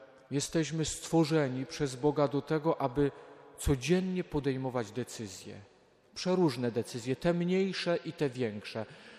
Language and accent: Polish; Lesser Poland, Poland; Jestem góralem, jak patrzyłem na te szczyty, które otaczały mój rodzinny dom, Pieniny, Tatry, Gorce